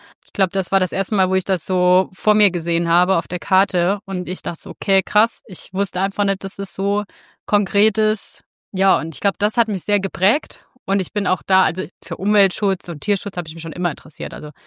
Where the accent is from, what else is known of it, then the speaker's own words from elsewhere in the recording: Saarland, Germany; wie ich aufgewachsen bin als Saarländerin in halt einer Arbeiterfamilie